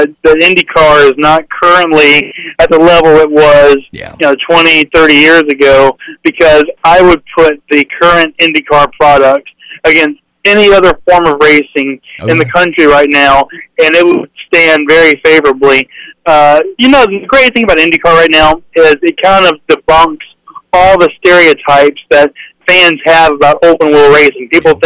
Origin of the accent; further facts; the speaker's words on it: Mobile, Alabama, United States; I've never been to Mid-Ohio. I'm not from the Midwest. I'm from Mobile.